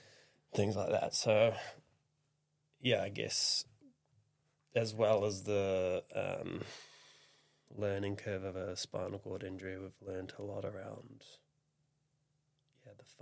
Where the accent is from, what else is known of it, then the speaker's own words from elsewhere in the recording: New Zealand; now in Australia; As a Kiwi, like, you come over here, you have this understanding or perception that we're kind of like brother, sister